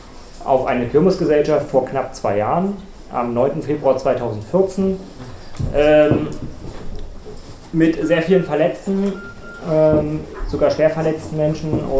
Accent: Saxony, Germany; ich bin nicht aus Thüringen, ich bin aus Sachsen in dem Fall.

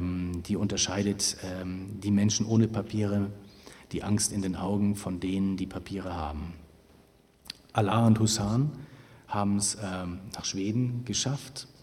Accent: Baden-Württemberg, Germany; Amar, den ich schon in meiner Heimatstadt in Baden-Württemberg hatte

